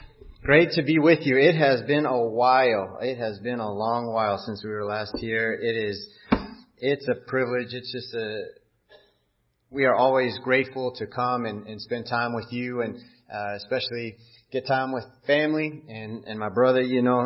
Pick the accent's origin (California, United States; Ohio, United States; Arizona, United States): Arizona, United States; we are actually from this area. We grew up here on the Navajo Reservation, and it extends into New Mexico and up into Utah.